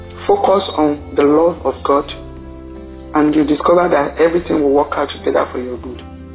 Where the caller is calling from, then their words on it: Nigeria; I'm calling from Nigeria.